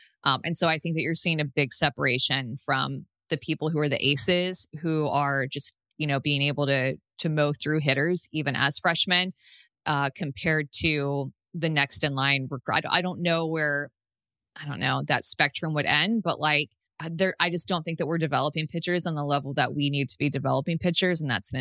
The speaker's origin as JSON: {"language": "English", "town": "Austin", "region": "Texas", "country": "United States", "said": "And I am from Austin. So it's nice to have some home games."}